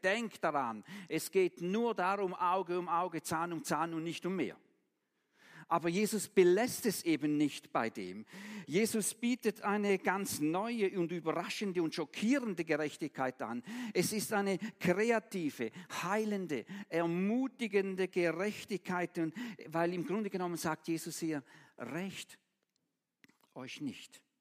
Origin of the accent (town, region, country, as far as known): Switzerland